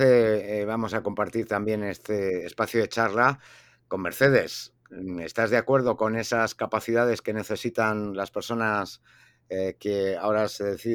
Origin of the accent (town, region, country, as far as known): Spain